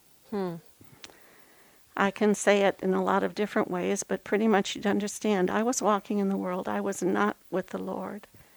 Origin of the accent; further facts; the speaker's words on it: Garden City, Michigan, United States; also born or lived in Willow Run; So I grew up in Garden City after living in Willow Run, which was an army barracks that they turned into a place for families that were low income.